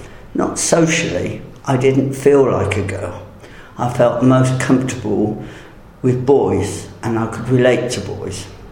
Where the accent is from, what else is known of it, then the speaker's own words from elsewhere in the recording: South West England, United Kingdom; born there; I was born in Dorset, in a village, 66 years ago, so not surrounded by much technology.